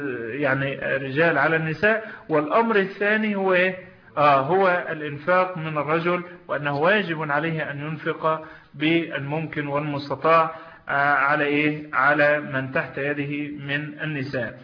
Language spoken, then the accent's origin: Arabic; Egypt; وعندنا في مصر